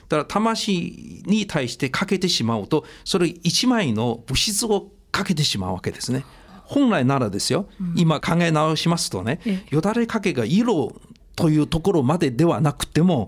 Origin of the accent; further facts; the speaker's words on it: China; now in Japan; 今日本で、25年も住んでいますから、ある程度こう浸っていくわけですね、日本文化そのものが。もし僕は中国人としてこの地に初めてやってくるとですね、きっと驚くんです。